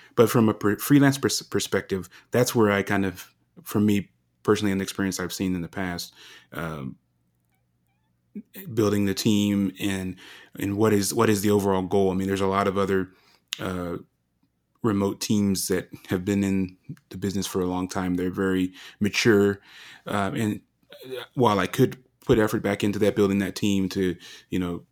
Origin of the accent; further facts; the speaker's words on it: Colorado, United States; to come to Colorado, you know, my home state.